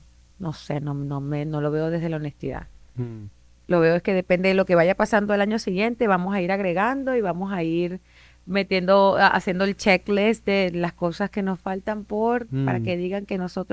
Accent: Cabimas, Zulia, Venezuela; Pero si tú me preguntas dónde tú eres, y yo te digo a ti, ¿tú eres venezolano? Sí. ¿Y tú? Yo digo de Cabimas.

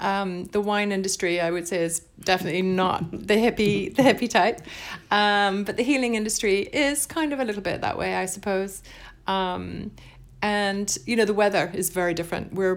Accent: United Kingdom

